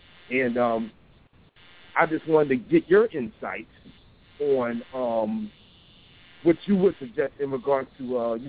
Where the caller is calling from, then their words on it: Philadelphia, Pennsylvania, United States; I'm calling from Philly.